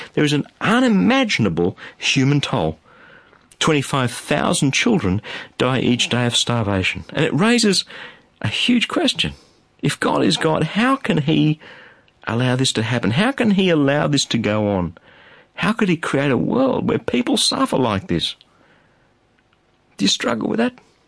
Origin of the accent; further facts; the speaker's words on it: Australia; Well, even though I'm an Australian, yes, this program is heard across Australia and New Zealand